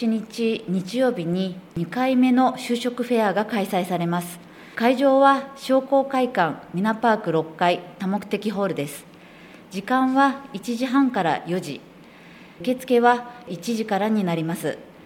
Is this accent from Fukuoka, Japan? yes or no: no; Fujisawa, Kanagawa, Japan; 私は生まれも育ちも藤沢で、今も藤沢に住んでいます。